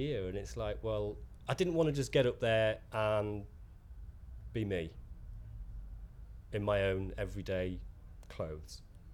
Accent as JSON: {"language": "English", "region": "North East England", "country": "United Kingdom", "said": "I'm from the Northeast originally anyway"}